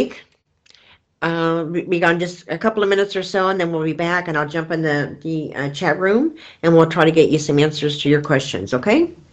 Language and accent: English; Kansas, United States; also born or lived in Flagstaff; and I just wanted to come home to Kansas. So last June, a year ago June, I moved from Flagstaff back to Kansas